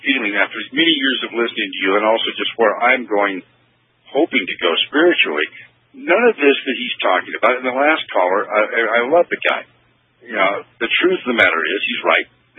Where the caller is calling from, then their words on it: Coachella, California, United States; I'm a truck driver. I'm calling from Coachella, California.